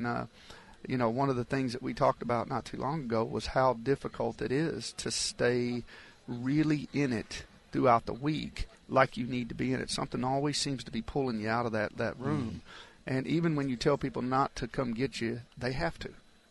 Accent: Texas, United States; You know, I'm from Texas. I'm happy for Texas

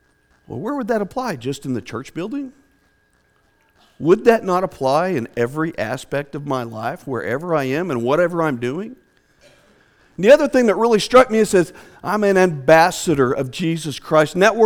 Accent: Shawnee, Oklahoma, United States; I'm from Shawnee, Oklahoma. I want to first of all give you guys an invitation to come. Anytime you happen to be driving through Shawnee, please give me a call.

